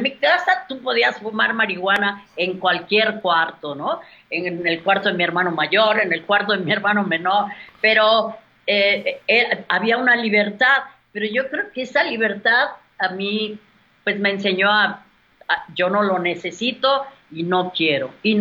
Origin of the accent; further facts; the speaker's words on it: Guadalajara, Jalisco, Mexico; obviamente soy de Guadalajara y crecí con el mariachi.